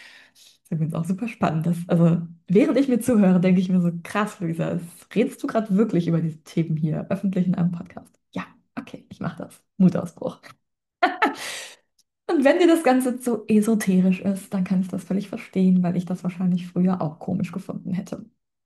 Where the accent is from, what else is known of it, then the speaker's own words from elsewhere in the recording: Aachen, North Rhine-Westphalia, Germany; ich bin in Aachen aufgewachsen